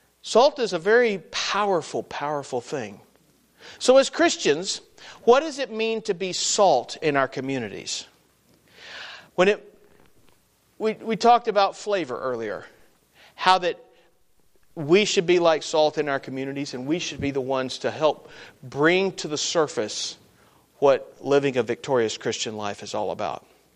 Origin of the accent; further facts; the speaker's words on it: Mexico; now in Missouri, United States; When I was a kid growing up in Mexico, down in Mexico